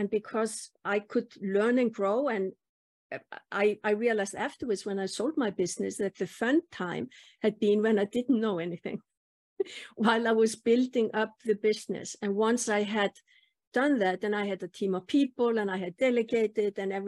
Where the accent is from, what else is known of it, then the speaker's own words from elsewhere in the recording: Iceland; And this was in Iceland, in my home country.